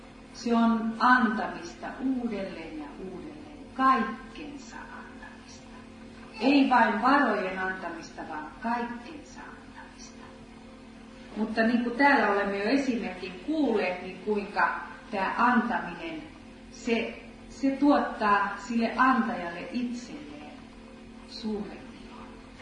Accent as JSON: {"language": "Finnish", "town": "Helsinki", "region": "Uusimaa", "country": "Finland", "tie": "born or raised there", "said": "Ja kun tulen sitten rakkaan kotikaupunkini kadulle, Hakaniemen torille, niin tiedätte mitä näin."}